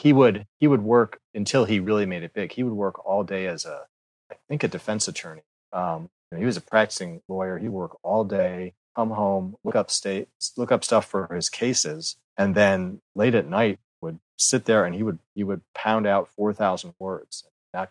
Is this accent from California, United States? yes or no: no; Lima, New York, United States; I grew up in the Finger Lakes, a little town called Lima, about 20 miles south of Rochester.